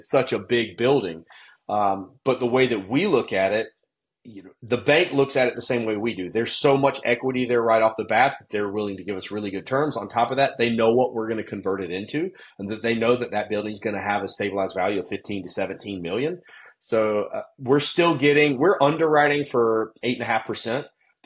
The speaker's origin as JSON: {"language": "English", "town": "Lexington", "region": "South Carolina", "country": "United States", "tie": "born or raised there", "said": "there is one town, actually my hometown, Lexington, South Carolina."}